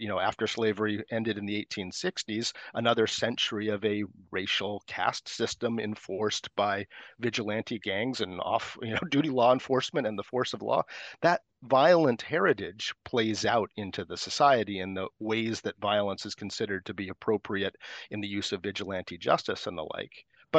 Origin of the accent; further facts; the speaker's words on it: Maine, United States; The area that my home state of Maine